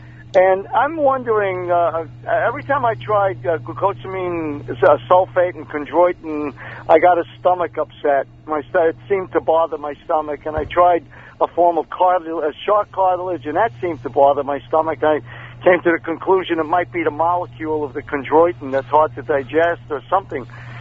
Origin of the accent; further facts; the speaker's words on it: Brooklyn, New York, United States; Yeah, I grew up in Brooklyn, too.